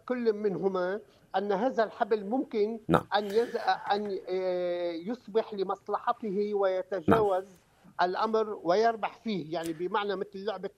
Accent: Lebanon; نحن كمواطنين لبنانيين

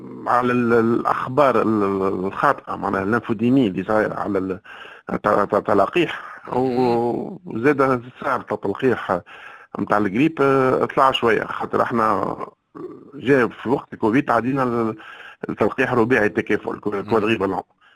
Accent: Tunisia; معناها احنا عندنا في تونس أفكار غالطة

